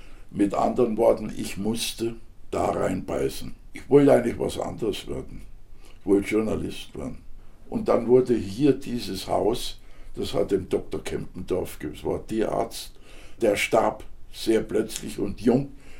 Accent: Žatec, Ústí nad Labem Region, Czechia; accent: Saaz dialect; wenn ich Saatzer Dialekt höre oder einen Saatzer treffe

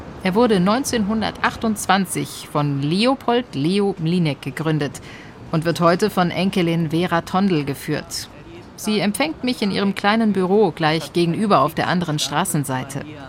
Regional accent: Bavaria, Germany; ich bin im Norden Bayerns aufgewachsen. Seit ich denken kann, esse ich Nürnberger Rostbratwürst.

